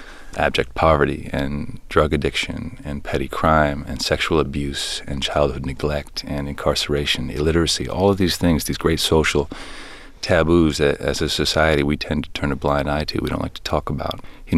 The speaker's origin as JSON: {"language": "English", "region": "West Coast", "country": "United States", "said": "that I was too tall, that I was from the West Coast, he was from the East Coast, that he was of Puerto Rican descent, I was of Peruvian descent."}